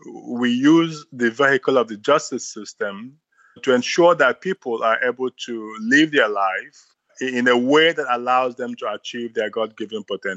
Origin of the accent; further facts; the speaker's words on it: Nigeria; You know, I love my home country, Nigeria